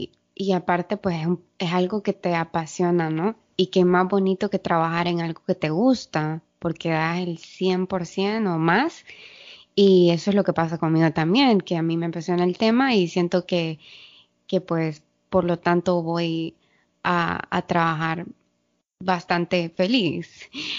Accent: Honduras; now in California, United States; como ustedes están preguntando por qué tienen diferentes horas. Bueno, yo estoy en California, pero soy de Honduras, soy hondureña

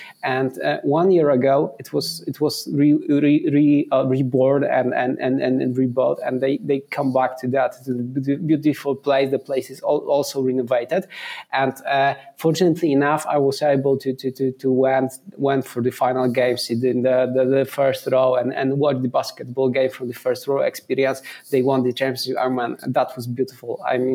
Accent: Wrocław, Lower Silesian Voivodeship, Poland; English is a second language; I'm not from Warsaw. I'm from Wrocław. Okay. So that's a city, I think, closer to Berlin, probably. You can also recall the German name for that, which is Breslau.

